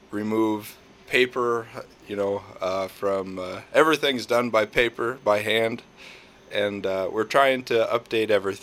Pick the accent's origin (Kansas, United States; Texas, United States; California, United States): Kansas, United States; Topeka; also born or lived in Minnesota; now in Coffeyville, United States; Nope. I'm from Topeka, Kansas, and I moved up to Minnesota and met my wife, and I brought her to Coffeyville.